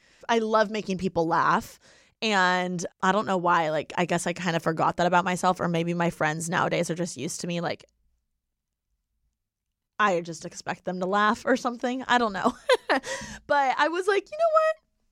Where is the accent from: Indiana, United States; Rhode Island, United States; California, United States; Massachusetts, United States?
Indiana, United States; if I were in Indiana, like my hometown, if someone came to visit, I'd be like, why would you come here out of all the places in the States?